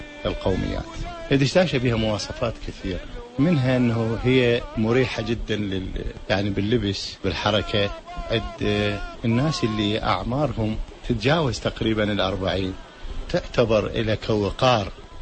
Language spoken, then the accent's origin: Arabic; Iraq; وبدات عندنا بالعراق تقريبا يعني هذه المساله تاخذ في الدور